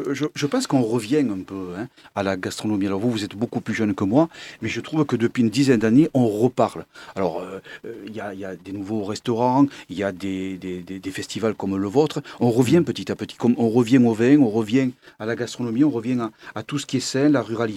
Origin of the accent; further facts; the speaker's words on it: France; je suis français, je parle le français